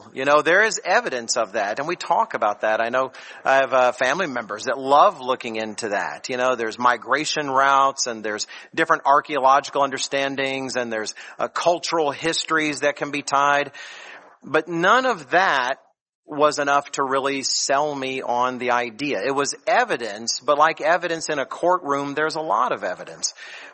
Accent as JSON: {"language": "English", "region": "Texas", "country": "United States", "said": "may be from Texas, but I'm also an American."}